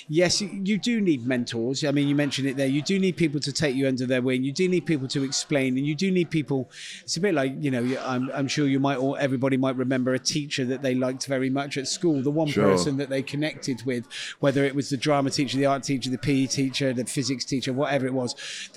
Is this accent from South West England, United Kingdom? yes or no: yes; Gloucester, South West England, United Kingdom; So I'm from Gloucester, so it was just over the hill.